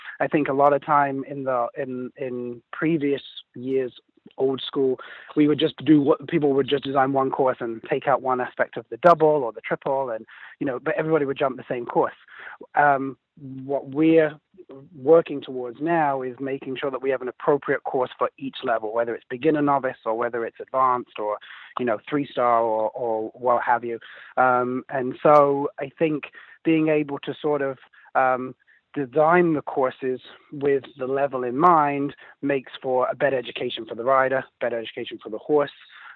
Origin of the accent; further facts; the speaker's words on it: England, United Kingdom; now in United States; When I first came to the States, I'm obviously English.